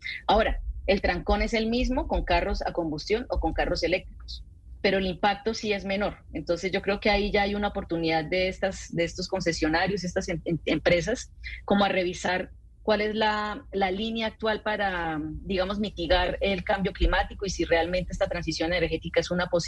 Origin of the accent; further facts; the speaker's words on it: Bucaramanga, Santander, Colombia; Pues mira, yo soy de Bucaramanga